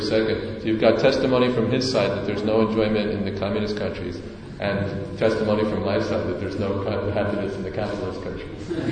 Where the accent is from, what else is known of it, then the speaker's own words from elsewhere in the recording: United States; I went to the when I was growing up in America.